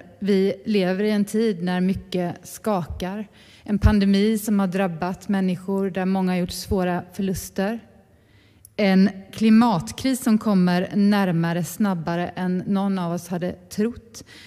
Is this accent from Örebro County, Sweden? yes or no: no; Gothenburg, Västra Götaland County, Sweden; trots att jag har vuxit upp i Västra Göteborg så har jag faktiskt aldrig varit i den här kyrkan innan.